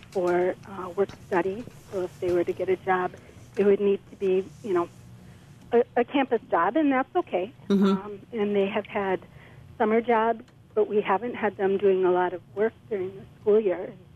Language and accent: English; Amherst, Wisconsin, United States; I am from Amherst, and it's a small town.